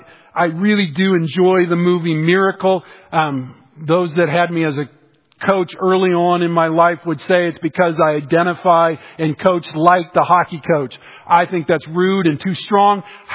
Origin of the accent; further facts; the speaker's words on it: Iowa, United States; oh, I grew up in Southwest Iowa.